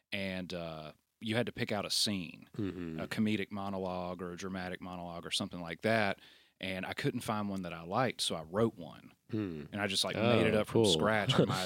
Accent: Wetumpka, Alabama, United States; Well, I grew up in Wetumpka, Alabama, which is about an hour and a half outside of there.

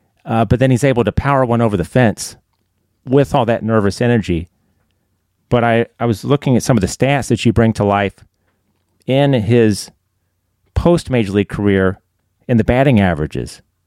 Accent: Birmingham, Alabama, United States; Wondering about his background, I grew up in Birmingham.

